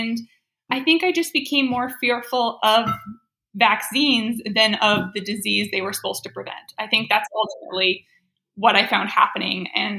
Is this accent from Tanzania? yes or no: no; Canada; now in United States; In Canada, actually. I grew up in Canada.